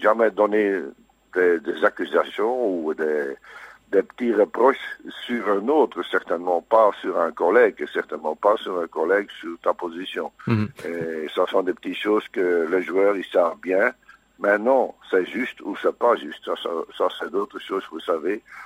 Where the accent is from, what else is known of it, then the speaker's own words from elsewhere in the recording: Belgium; On n'est pas fou, hein. On est belge, hein.